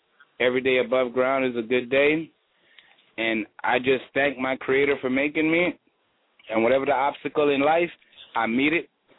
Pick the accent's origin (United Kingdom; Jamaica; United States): Jamaica; Cherokee Indian, Irish, Jewish, and British. Well, I should say Anglo-Saxon. So I have 7 different nationalities running in my blood, and I'm from Jamaica.